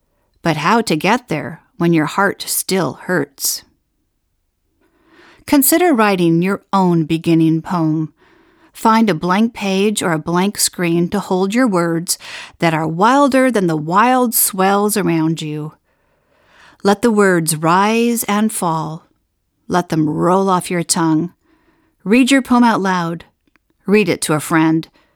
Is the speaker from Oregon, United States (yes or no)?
yes; Oregon, United States; A few weeks ago in my hometown in Oregon